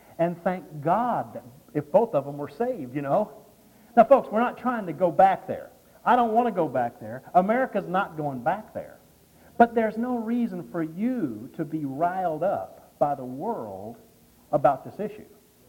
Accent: the South, United States; most of you may have probably already figured out that I'm from the South.

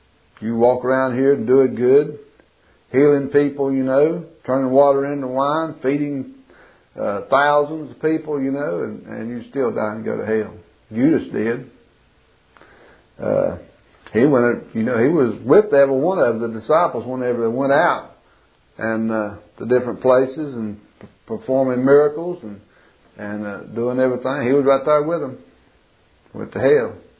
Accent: Springwood, United States; where I grew up down here in Springwood.

